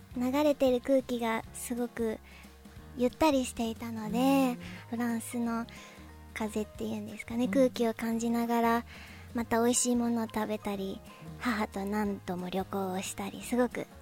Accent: Kofu, Yamanashi, Japan; 出身も甲府になります。

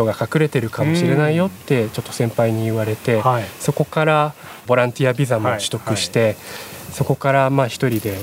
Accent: Iwaki, Fukushima, Japan; 私は福島県いわき市っていう浜通り沿いに面している浜通り沿い

